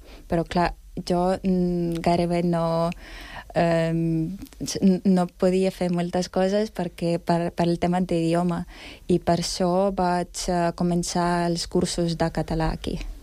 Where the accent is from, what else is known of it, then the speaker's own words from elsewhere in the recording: Ukraine; Catalan is a second language; also born or lived in Poland; now in Barcelona, Spain; Vam venir aquí des de Polònia, perquè ja no havia lloc per ucraïnesos.